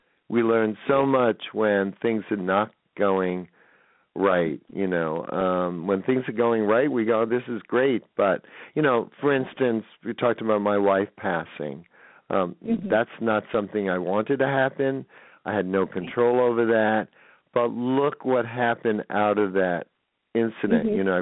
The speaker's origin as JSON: {"language": "English", "region": "New York", "country": "United States", "tie": "born or raised there", "said": "I grew up in New York, so I used to see Broadway shows all the time, so I make up my own lyrics to Broadway music"}